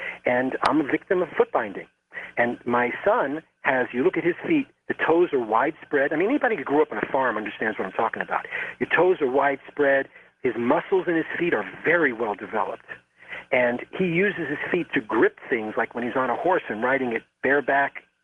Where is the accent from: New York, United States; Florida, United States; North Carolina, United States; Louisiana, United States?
New York, United States; New York City; I'm from New York City. Okay, I was raised in New York.